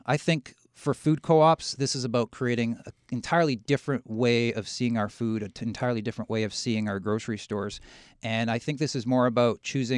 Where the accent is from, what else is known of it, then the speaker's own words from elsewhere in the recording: Nelson, British Columbia, Canada; I'm from Nelson, British Columbia.